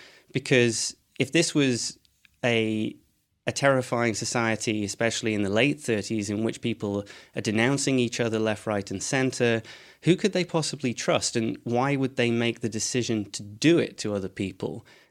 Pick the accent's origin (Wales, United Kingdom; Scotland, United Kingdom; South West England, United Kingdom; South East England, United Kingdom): Scotland, United Kingdom; Edinburgh; So I'm from Edinburgh, though my accent wouldn't make you think that.